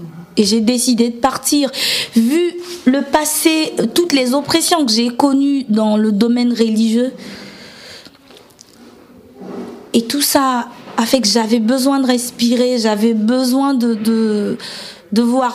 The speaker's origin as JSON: {"language": "French", "country": "Republic of the Congo", "moved": "as an adult", "said": "Oui, je viens du Congo-Brazzaville, un pays que j'aime énormément et qui me manque beaucoup, mais dans lequel j'ai pas pu rester, en fait. Je n'ai pas pu rester au Congo-Brazzaville."}